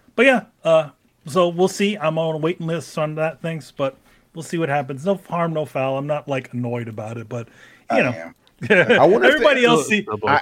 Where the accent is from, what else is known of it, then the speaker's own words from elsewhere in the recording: New York, United States; New York Comic Con's, that's the local show. It's in my hometown.